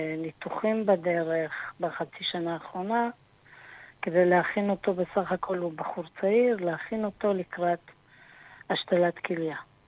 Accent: Holon, Tel Aviv District, Israel

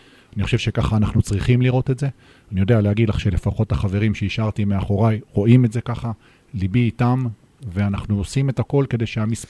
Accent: Safed, Northern District, Israel; also born or lived in Haifa; אז אני בא ממשפחה נורמטיבית, שורשית ישראלית, אמא נולדה בארץ, דור שמיני בארץ, חמישה דורות בצפת ועוד שלושה בחיפה.

